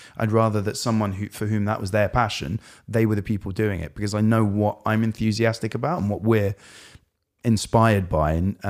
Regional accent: London, United Kingdom; I grew up in North London in a small town on the edge of an IKEA. It was inherently really boring.

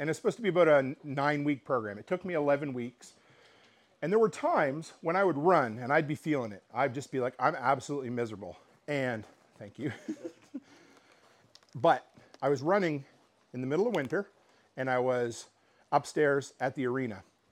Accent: Nova Scotia, Canada; from my hometown, a tiny little town in Nova Scotia that really most people wouldn't even know existed.

